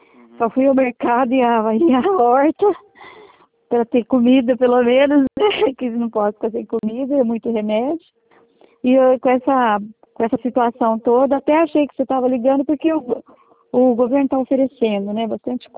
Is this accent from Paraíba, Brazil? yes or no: no; Assis, São Paulo, Brazil; Mas eu sou de Assis. É que eu tô aqui, que eu tô. morando aqui na estância, né? E tenho uma casa aqui na estância